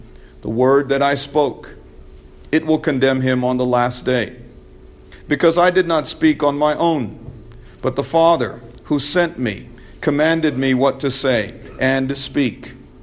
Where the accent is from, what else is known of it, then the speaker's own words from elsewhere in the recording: India; I was embarrassed about being an Indian. I am from India